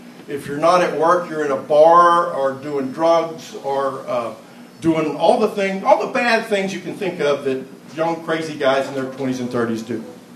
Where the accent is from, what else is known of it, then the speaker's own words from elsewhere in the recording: Baytown, Texas, United States; I grew up in Baytown, Texas. I'm not originally from Louisiana. I grew up in a little town called Baytown, Texas, which is near Houston.